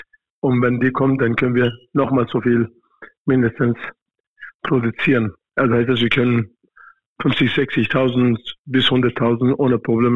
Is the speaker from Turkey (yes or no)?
yes; Eastern Turkey, Turkey; German is a second language; Ich komme auch in der Türkei, in Osttürkei. Ich bin eine Kurde, die mal von Osttürkei kommt. Dort, wo ich komme, ist eine Gebirge, richtig schön Naturland.